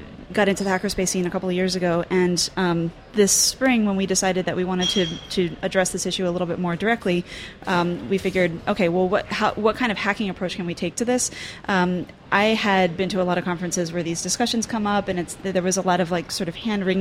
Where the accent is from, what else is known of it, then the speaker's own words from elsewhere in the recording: Philadelphia, Pennsylvania, United States; I'm from Philadelphia.